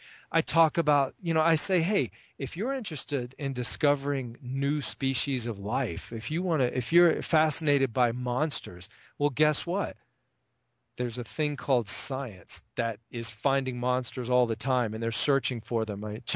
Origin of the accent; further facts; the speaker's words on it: the South, United States; I grew up in the South in a country that is obsessed with race.